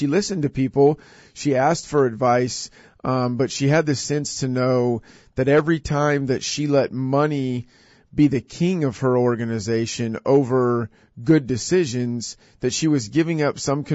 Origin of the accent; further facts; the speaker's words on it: Hutchinson, Kansas, United States; Third Thursday is an event, that happens here in Hutchinson, Kansas, my hometown.